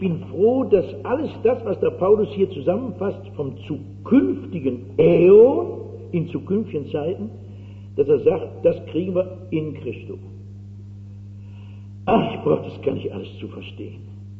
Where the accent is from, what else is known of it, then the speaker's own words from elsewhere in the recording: Frankfurt, Hesse, Germany; Ich bin so als Frankfurterin so Ästhetin.